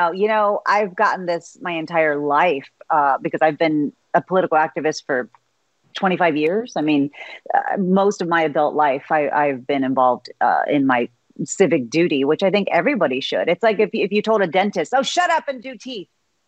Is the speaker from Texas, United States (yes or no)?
yes; Texas, United States; Texan, as the daughter of a veteran, as the daughter of a teacher.